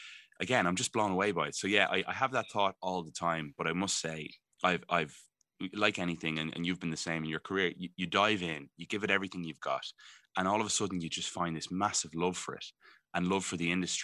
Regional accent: Raheny, Leinster, Ireland; I'm from Raheny.

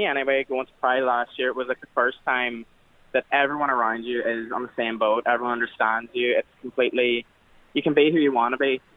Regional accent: Letterkenny, County Donegal, Ireland; I'm from Letterkenny, so it is almost one of those, like, half rural, half urban areas.

